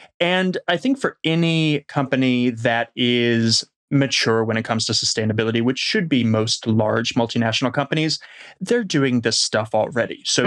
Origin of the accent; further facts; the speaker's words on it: Los Angeles, California, United States; also born or lived in New York / Shanghai / Seoul; now in Melbourne, Australia; So for anybody listening, I'm originally from Los Angeles, but I do live in Melbourne. I've lived kind of all over the world. So New York, Shanghai, Seoul, and now here.